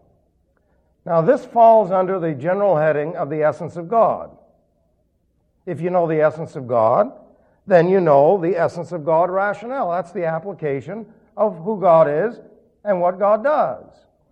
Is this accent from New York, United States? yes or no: yes; New York, United States; the fact that the lawyer's from New York and I'm from New York and I can understand what he's doing helps you on